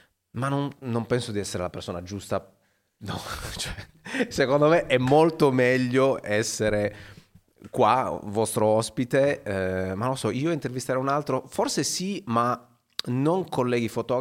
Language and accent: Italian; Macomer, Sardinia, Italy; moved away as an adult; now in Turin, Italy; non sono cagliaritano, cioè c'è questa differenza. Però io sono sempre stato molto sincero e sono molto legato alle mie origini, quindi dico sempre, sono di Macomer